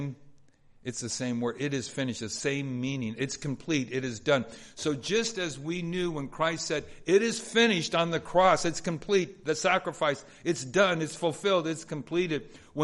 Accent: Los Angeles, California, United States; But when my dad passed away in 2010, we grew up in Southeast LA, so they sold the house

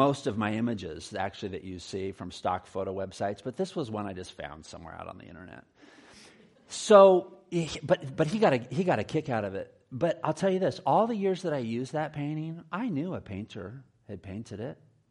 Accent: San Diego, California, United States; I'm from San Diego, so I know it's painful to rub in the good weather we have down there.

